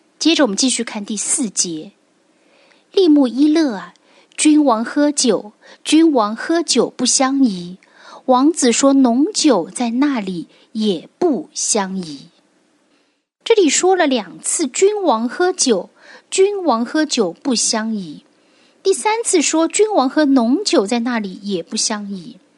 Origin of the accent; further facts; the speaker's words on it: China; 借酒消愁，我们中国人常常说是更愁。